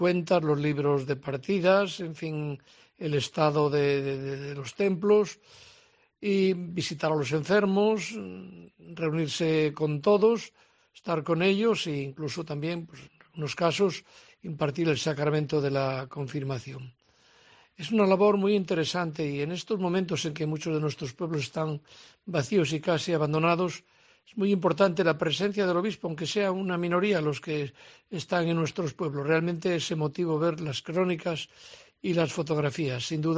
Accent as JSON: {"language": "Spanish", "region": "Castile and León", "country": "Spain", "tie": "born or raised there", "said": "la antevíspera de su muerte fue en mi pueblo, cerca de Astorga."}